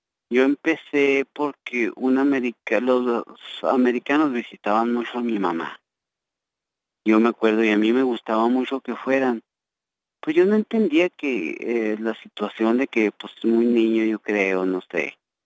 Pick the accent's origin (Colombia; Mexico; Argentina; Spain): Mexico; now in United States; ustedes son y nativos de aquí de Estados Unidos, no, somos mexicanos